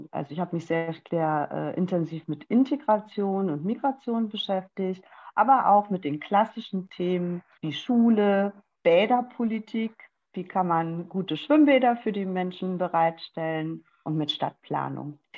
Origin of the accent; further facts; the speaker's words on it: Berlin, Germany; now in Nuremberg, Germany; ich lebe seit Nürnberg seit etwas mehr als 30 Jahren. Ich bin eigentlich Berlinerin, bin vor etwas mehr als 30 Jahren nach Nürnberg gegangen, der Liebe wegen.